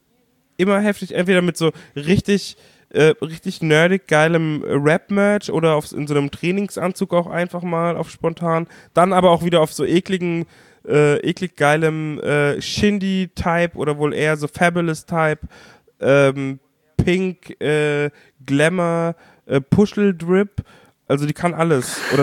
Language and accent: German; Bavaria, Germany; Und ich als Bayer dachte mir nur so, what the fuck?